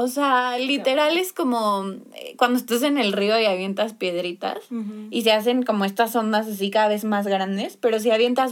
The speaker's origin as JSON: {"language": "Spanish", "country": "Mexico", "said": "Que creo que como sociedad mexicana otra vez caemos mucho en esto."}